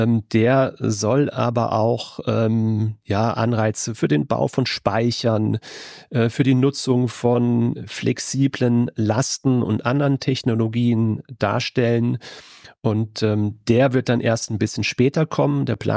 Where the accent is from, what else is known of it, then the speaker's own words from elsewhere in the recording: Rhineland-Palatinate, Germany; als Pfälzer